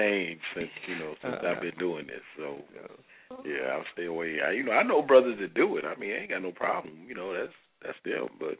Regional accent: Mississippi, United States; Y'all know I'm from Mississippi. I'm from the South.

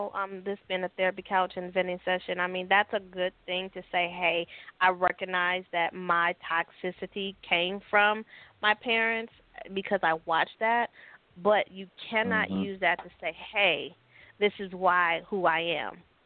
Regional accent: Puerto Rico; I'm from Puerto Rico. They don't. I told y'all yesterday I'm from Puerto Rico. They don't claim us as Americans, so I'm from Puerto Rico.

